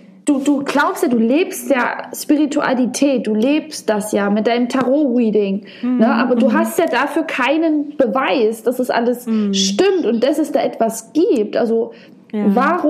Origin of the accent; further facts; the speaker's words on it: Germany; wie wir Deutschen aufgewachsen sind, wie sicherheitsbedacht wir sind